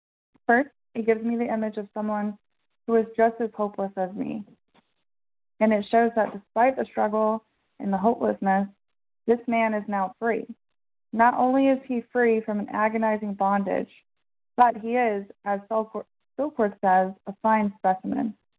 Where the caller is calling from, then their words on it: Oklahoma, United States; a compulsive overeater, and I'm calling from Oklahoma.